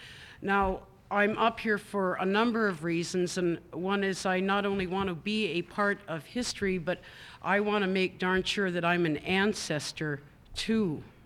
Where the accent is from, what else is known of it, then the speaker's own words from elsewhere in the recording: Hooper Bay, Alaska, United States; born there; I was born in Hooper Bay. My father is Yupik and my mother is Athabascan.